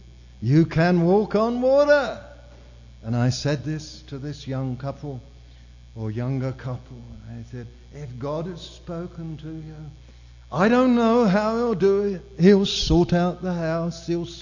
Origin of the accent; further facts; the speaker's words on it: Australia; he knew I was a preacher from Australia